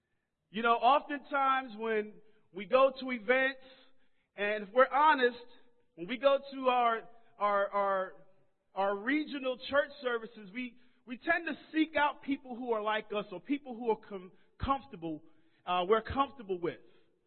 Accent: Brooklyn, New York, United States; You know, I grew up in Brooklyn, and we used to always call Long Island Strong Island.

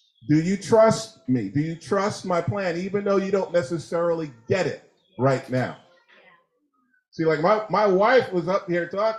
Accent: New York, United States; I'm a New Yorker. I expect my cab.

